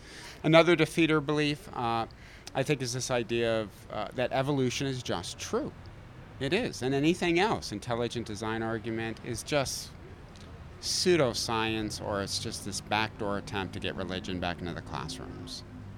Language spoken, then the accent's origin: English; Detroit, Michigan, United States; So I'm from Detroit, okay? I hate Chicago Bulls.